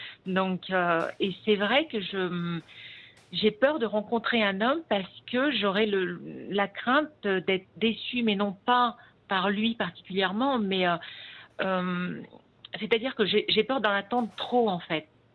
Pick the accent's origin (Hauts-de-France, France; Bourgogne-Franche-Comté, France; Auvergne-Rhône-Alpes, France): Bourgogne-Franche-Comté, France; Nevers; born there; moi, je suis née à Nevers, je suis une amoureuse de Nevers. Enfin, j'ai quitté Nevers pour le travail, pour les études, et je suis revenue sur mes terres, ça va faire bientôt 3 ans